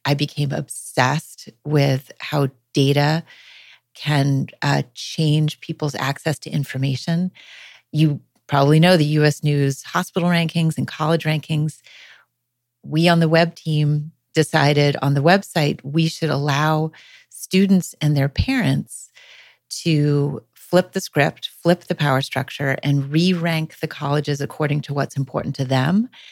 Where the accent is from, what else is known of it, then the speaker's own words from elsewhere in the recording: East Coast, United States; also born or lived in Philadelphia / Pittsburgh / Princeton; I grew up on the East Coast. We moved around a lot. I was lucky enough to live in Philadelphia and Pittsburgh, and then my family ended up in Princeton, New Jersey.